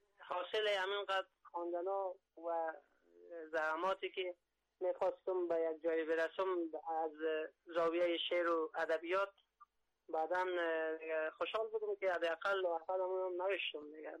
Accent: Mazar-i-Sharif, Balkh, Afghanistan; also born or lived in Samangan; در آستان سمنگان کشور افغانستان در در شهرستان خرم و سارباغ به دنیا آمدم. بعدن چند جنگای در مدت جنگای داخلی همه از این نابسامانی ها ما از زادگاه مادری ایمان و شهر مزار شریف متواری شده

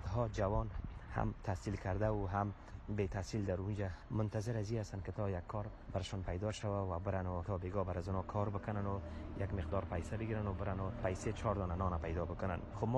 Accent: Mazar-i-Sharif, Balkh, Afghanistan; از مزار شریف هستم

